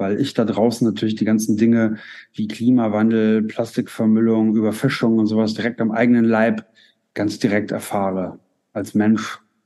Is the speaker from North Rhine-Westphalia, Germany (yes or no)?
yes; Paderborn, North Rhine-Westphalia, Germany; ich komme aus Paderborn, was ja jetzt nicht irgendwie am Meer liegt